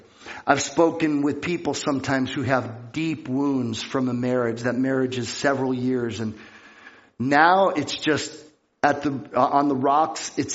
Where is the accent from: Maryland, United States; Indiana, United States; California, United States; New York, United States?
California, United States; And so I grew up in California